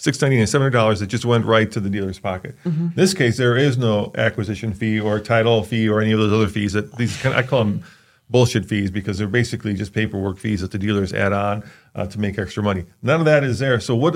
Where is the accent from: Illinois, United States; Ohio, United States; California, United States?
Illinois, United States; Like where I grew up in Illinois, license plates back then were $75